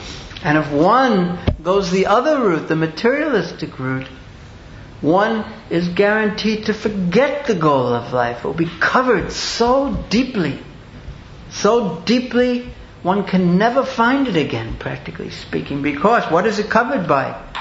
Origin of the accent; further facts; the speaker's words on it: Australia; when I was growing up in Australia, even how many, like 15, 20 years ago